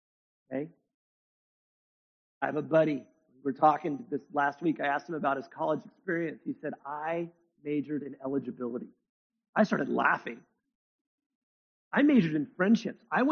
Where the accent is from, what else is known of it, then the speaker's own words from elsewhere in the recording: California, United States; I remember growing up in California, every single election year, we're going to improve schools.